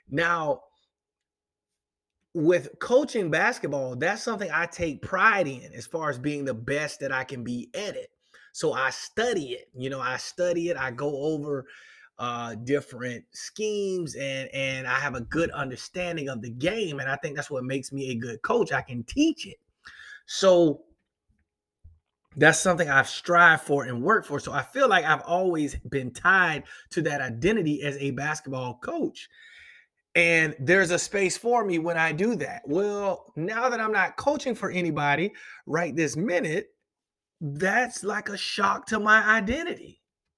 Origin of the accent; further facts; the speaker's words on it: Jacksonville, Florida, United States; So, growing up in Jacksonville, Florida, man, my dad was a preacher.